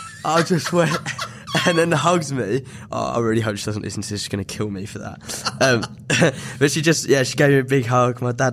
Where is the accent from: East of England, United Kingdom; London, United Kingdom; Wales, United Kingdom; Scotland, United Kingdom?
East of England, United Kingdom; accent: Essex; I'm just bowling in there with my Essex accent and my whatever.